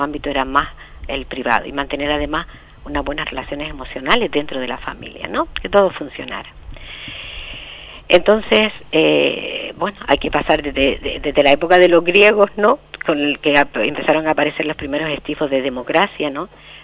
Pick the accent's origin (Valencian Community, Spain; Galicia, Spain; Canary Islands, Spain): Canary Islands, Spain; La Palma; no solo podemos pensar en nosotros, en nuestro país, en España, en Canarias, en La Palma, ¿no?